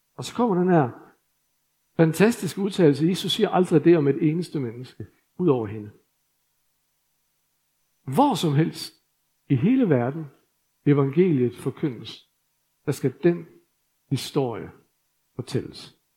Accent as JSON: {"language": "Danish", "region": "Jutland", "country": "Denmark", "said": "Og jeg må jo sige, at jeg er jyde."}